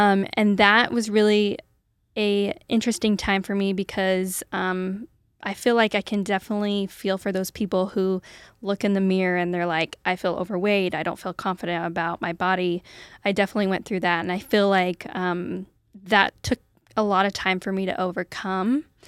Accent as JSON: {"language": "English", "town": "Lewiston", "region": "Idaho", "country": "United States", "tie": "born or raised there", "said": "I grew up in Lewiston, Idaho. So I'm a true Idahoan through and through."}